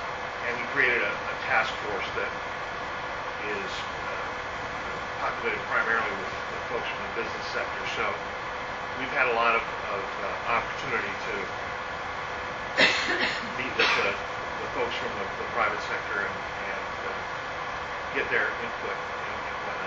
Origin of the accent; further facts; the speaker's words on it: Washington, United States; I'm from Washington State.